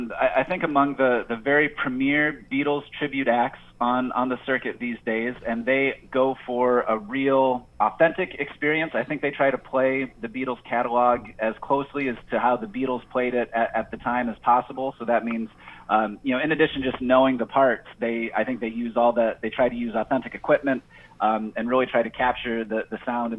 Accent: Iowa, United States; Yeah, so I'm originally from Northeast Iowa, a really small town, but I went to Iowa State in 2004

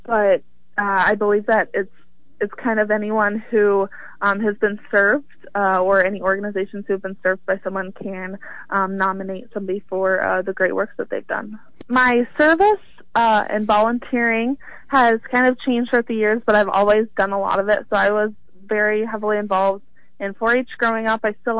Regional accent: Boone, Iowa, United States; I'm from Boone, and I graduated high school on this past December.

